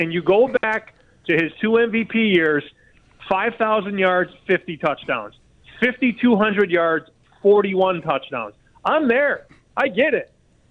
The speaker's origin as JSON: {"language": "English", "town": "Chicago", "region": "Illinois", "country": "United States", "tie": "born or raised there", "said": "I grew up in Chicago."}